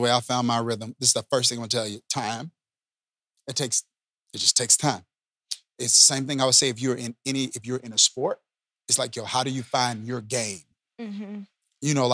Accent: Mississippi, United States; So I'm born and raised in Mississippi. So there's like a certain style of preaching that I'm accustomed to and that I grew up

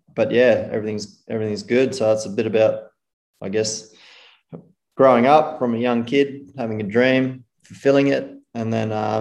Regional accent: Queensland, Australia; now in Perth, Australia; So I live in Perth at the moment. I was originally born and bred in Queensland.

